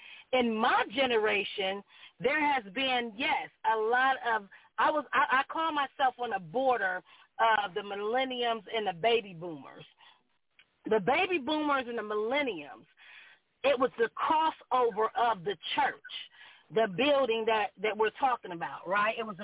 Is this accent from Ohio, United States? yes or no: yes; Columbus, Ohio, United States; From the very time I was born to me growing up in Columbus, Ohio, in church, my whole entire childhood, to my early adulthood